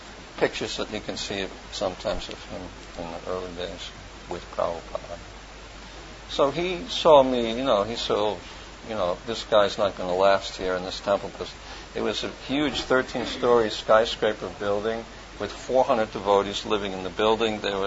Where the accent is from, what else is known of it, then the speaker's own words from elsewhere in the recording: Manhattan, New York, United States; because I'm from the city, you know, I'm from Manhattan. You know, I was the only white kid in my high school.